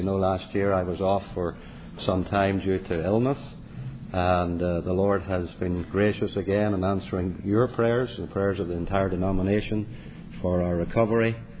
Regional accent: Northern Ireland, United Kingdom; now in Calgary, Canada; I'm from Calgary, Alberta, Canada. Well, from my accent, you know that's not where I originated, where I came from, Northern Ireland.

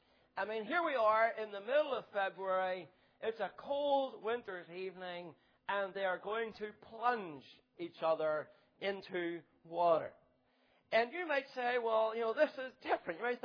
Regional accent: United Kingdom; We're so British whenever we go away, aren't we?

